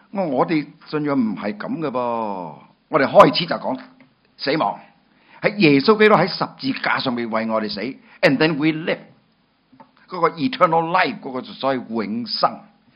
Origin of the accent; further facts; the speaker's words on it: China; 我中國人